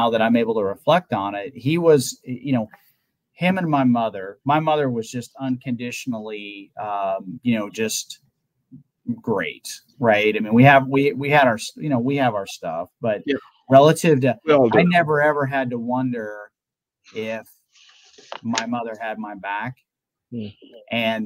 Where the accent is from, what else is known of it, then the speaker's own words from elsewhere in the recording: Midwest, United States; So as I moved, like I grew up in the Midwest, right?